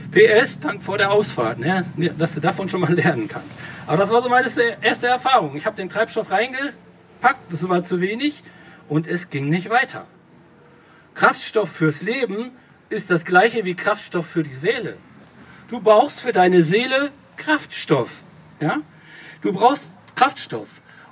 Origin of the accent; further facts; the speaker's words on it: Bad Salzuflen, North Rhine-Westphalia, Germany; ich komme aus Ostwestfalen, das hatte ich nicht gesagt, aus Bad Salzuflen, LIP, Living in Paradise